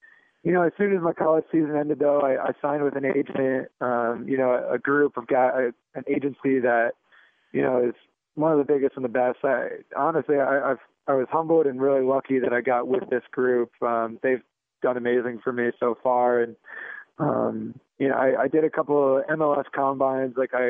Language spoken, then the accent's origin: English; Lancaster, Pennsylvania, United States; Lancaster, Pennsylvania, yes, sir.